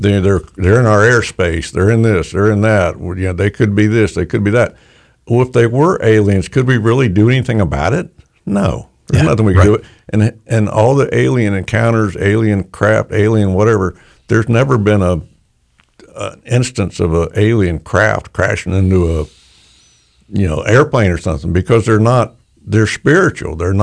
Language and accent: English; Salerno, Florida, United States; I grew up in Salerno.